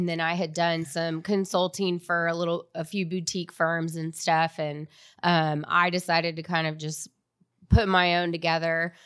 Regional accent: San Antonio, Texas, United States; So I grew up here in San Antonio. Our upbringing was rooted in faith, family, and friendships is what I'll say.

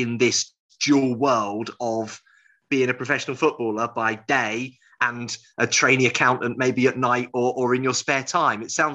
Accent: Cambridge, East of England, United Kingdom; born there; because I was born in Cambridge

